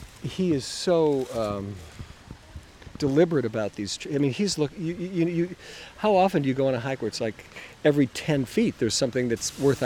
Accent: St. Louis, Missouri, United States; Even though I grew up in St. Louis, my earliest memories are following the storm sewers off into the wooded areas as a child, truly.

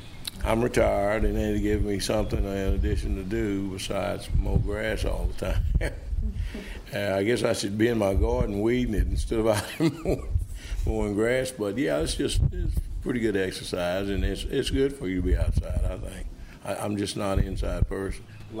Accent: Dardanelle, Arkansas, United States; And then they all just moved this direction to Dardanelle, and that's where we were born and raised right here.

